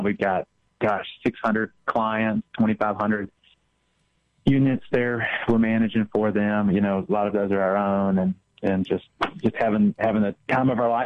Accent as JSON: {"language": "English", "region": "Texas", "country": "United States", "said": "I'm originally from Texas, and there's an ice cream company down there called Bluebell"}